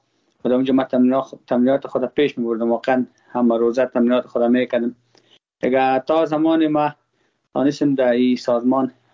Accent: Afghanistan; من خود ما افغان هستم.

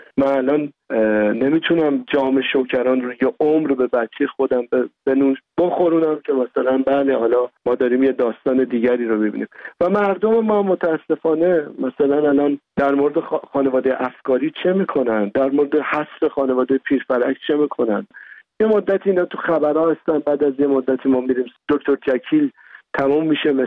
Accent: Iran; moved away; خودم یه فرزند دردمند رها شده از ایرانم در یه سرزمینی

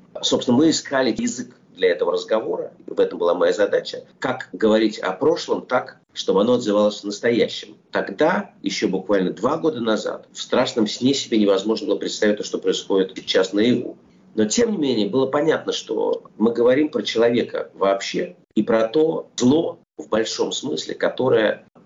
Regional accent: Russia; moved away; я, например, вырос в России, прожил там все-таки очень много лет своей жизни.

